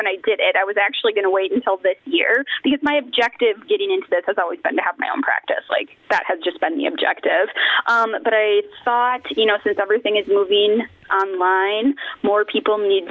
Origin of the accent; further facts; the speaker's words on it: Fond du Lac, Wisconsin, United States; I am from the Fond du Lac area.